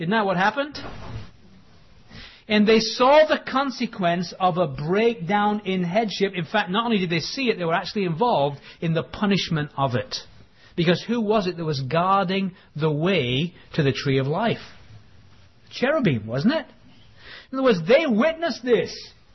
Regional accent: England, United Kingdom; now in United States; I know I'm an Englishman.

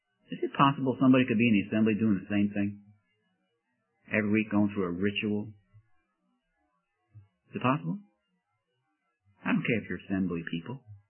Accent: New York City, New York, United States; now in Myrtle Beach, United States; I grew up in Coney Island. That was the Myrtle Beach of 40 years ago.

